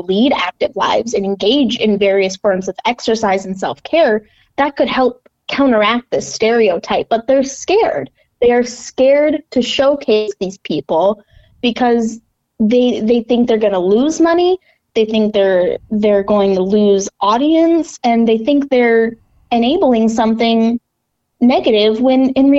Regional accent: Rochester, Minnesota, United States; I'm from Rochester, Minnesota, and I grew up in this insanely healthy community where health was pushed and pushed and pushed

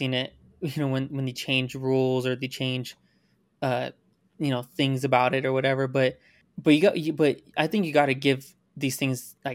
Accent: United States; Full disclosure, I'm American.

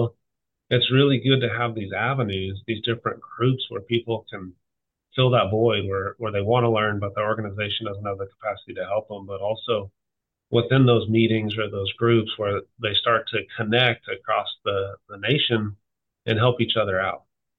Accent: California, United States; Growing up in Southern California, truck operations, specifically roof operations, is such a vital component of the fire culture there

